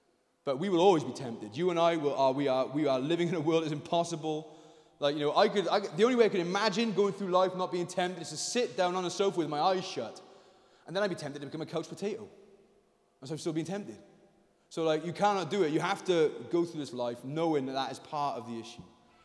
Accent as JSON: {"language": "English", "region": "Wales", "country": "United Kingdom", "said": "because I'm a Welsh preacher"}